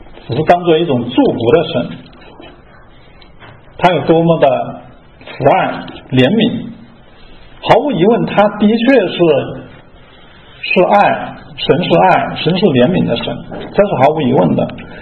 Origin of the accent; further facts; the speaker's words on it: China; 我们中国人的想法就是说行善积德